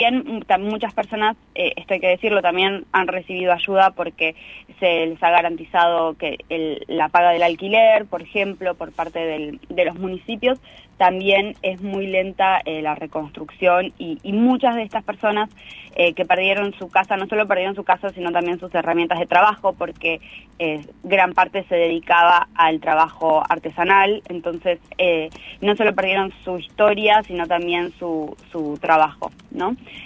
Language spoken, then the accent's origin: Spanish; El Bolsón, Río Negro, Argentina; yo soy del Bolsón, de acá de la comarca andina